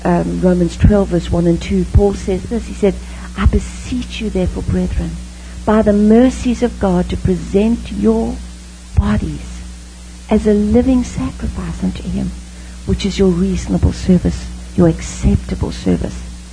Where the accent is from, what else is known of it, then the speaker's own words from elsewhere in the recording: South Africa; You know, I grew up in South Africa. That's why I speak a little differently. And we speak two languages in South Africa.